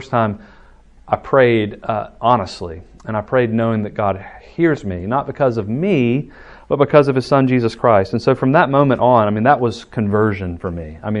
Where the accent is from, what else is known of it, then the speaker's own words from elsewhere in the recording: Alabaster, Alabama, United States; So I'm from the Birmingham area. I grew up in Alabaster, so just south of here in Shelby County.